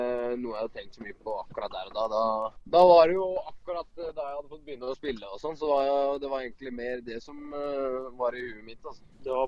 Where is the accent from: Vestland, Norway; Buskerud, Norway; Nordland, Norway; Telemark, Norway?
Buskerud, Norway; Hokksund; Nei, jeg kom jo fra Hokksund, og så det var vel ganske naturlig at du startet der. Så jeg gikk vel fra Hokksund, jeg var 12,5 inn til Stavik, så nei, jeg koste meg i Hokksund, ja, så det jo der jeg fra